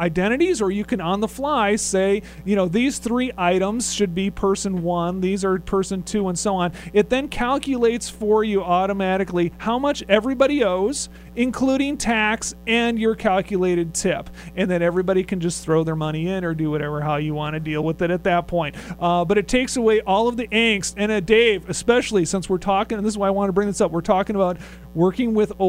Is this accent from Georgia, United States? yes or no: no; Minnesota, United States; Growing up in Minnesota, this was a constant discussion around the table at Denny's and at the Pannekoekenhuis.